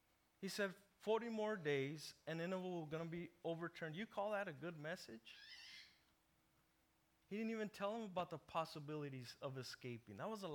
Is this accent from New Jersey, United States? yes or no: no; El Paso, Texas, United States; You know, I come from El Paso, and there's Mexican restaurants every other corner.